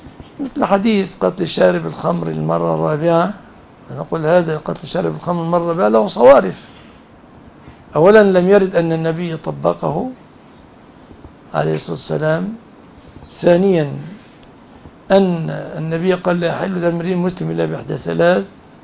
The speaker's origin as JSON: {"language": "Arabic", "country": "Egypt", "said": "نحن كمصريين"}